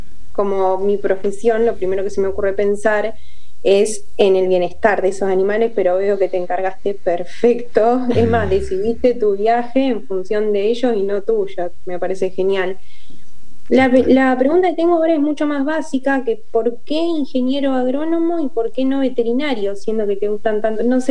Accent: Ayacucho, Buenos Aires Province, Argentina; moved away as an adult; now in Charleston, United States; soy de Ayacucho, un pueblito de la provincia de Buenos Aires, estudié en Tandil, veterinaria, y ahora estoy en Estados Unidos, en Carolina del Sur, en Charleston

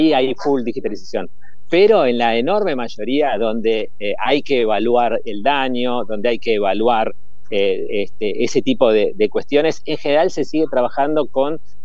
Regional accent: Argentina; nos compete, digamos, como argentinos y como miembros de la industria

